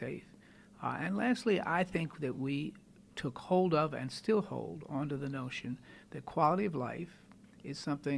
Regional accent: Philadelphia, Pennsylvania, United States; now in Nashville, United States; I came from Philadelphia in 76.

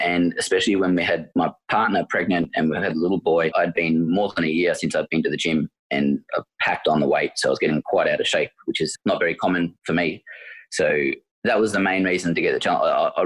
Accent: Werribee, Victoria, Australia; Yeah, so I'm from Werribee in Victoria, in the western suburbs.

